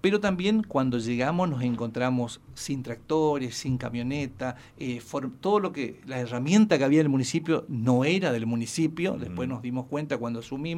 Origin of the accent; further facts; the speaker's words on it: Bermejito, Chaco, Argentina; Nosotros que nos criamos en un pueblo, hablo de mi pueblo Bermejito